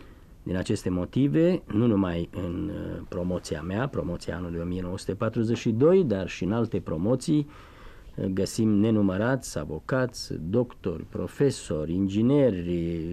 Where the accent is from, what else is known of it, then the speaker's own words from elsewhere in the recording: Gherla, Cluj County, Romania; born there; also born or lived in Chișinău; mă trag din România. M-am născut la Gherla, spun întotdeauna un accident. Tatăl meu era comandant de divizion de cavalerie în 1923 la Gherla și deci m-am născut acolo. 6 luni mai târziu ne-am mutat la Chișinău